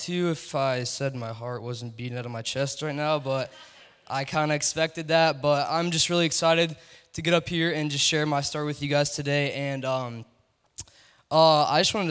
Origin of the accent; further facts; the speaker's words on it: Elk River, Minnesota, United States; also born or lived in Kansas City; I was born in Kansas City, a suburb of Kansas City, and I lived in there. I lived that region for 3 years-ish, and then I moved here to Minnesota, to Elk River, Minnesota.